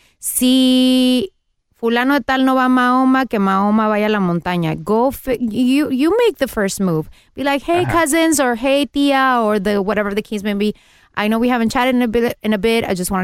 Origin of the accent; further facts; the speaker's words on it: Mexico; Soy mexicana. Mira, qué bien. Representándome a mí y muy orgullosa de mis raíces.